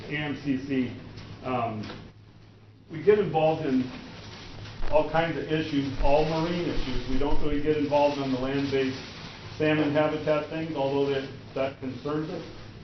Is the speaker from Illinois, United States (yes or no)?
no; Homer, Alaska, United States; I'm from Homer.